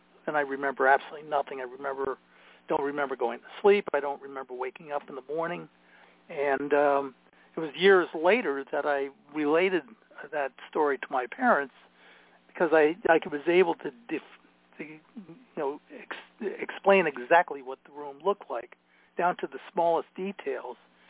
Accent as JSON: {"language": "English", "region": "Pennsylvania", "country": "United States", "tie": "born there", "said": "I was born in Pennsylvania. My father was from Pennsylvania, and my mom was from Elizabeth, New Jersey."}